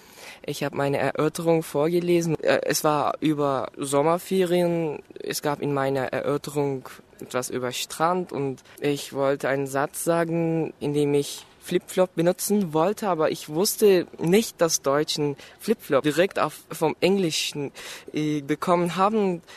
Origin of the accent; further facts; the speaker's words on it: Istanbul, Turkey; German is a second language; ich komme aus der Türkei, aus Istanbul. Ich bin 1994 geboren und ich bin ein Schüler an der Deutschen Schule Istanbul.